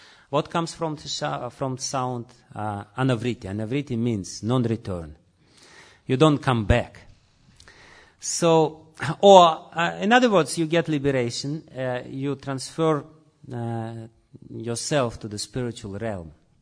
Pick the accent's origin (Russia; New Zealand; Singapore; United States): Russia; accent: Russian; English is a second language; please try to bear my Russian accent and understand what he has to say